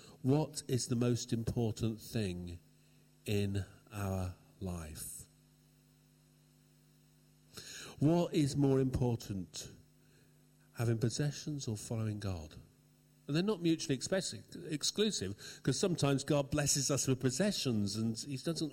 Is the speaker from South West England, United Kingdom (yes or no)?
yes; Torbay, South West England, United Kingdom; when I was growing up in Torbay, we used to have the boat service every Sunday night in Torbay.